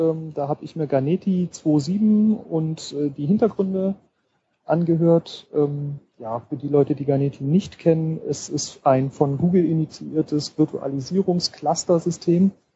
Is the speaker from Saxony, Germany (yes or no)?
yes; Leipzig, Saxony, Germany; Also ich komme aus Leipzig